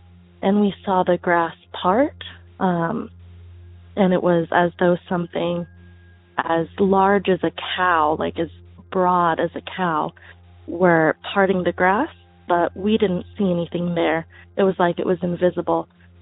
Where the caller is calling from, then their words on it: Tucson, Arizona, United States; I'm calling from Tucson, Arizona.